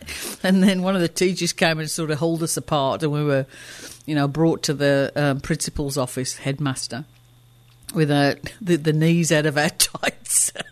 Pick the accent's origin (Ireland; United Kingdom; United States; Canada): United Kingdom; England; Part of that was growing up in England with a Jamaican father and an English mother maybe a protection mechanism